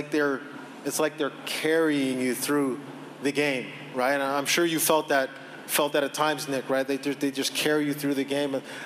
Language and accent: English; Canada; for me, just as a Canadian going into that, for me, it was about the strength of our nation